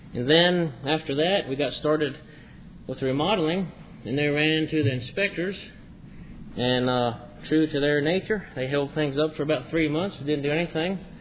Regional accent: Burlington, North Carolina, United States; I'm from Burlington, North Carolina.

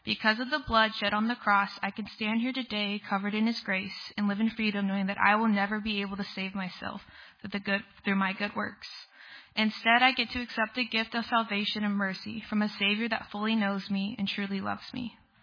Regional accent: Tulsa, Oklahoma, United States; I was born and raised here in Tulsa.

